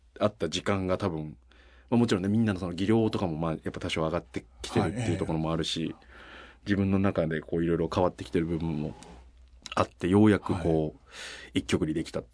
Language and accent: Japanese; Okayama, Japan; なんか割とその僕岡山県なんですけど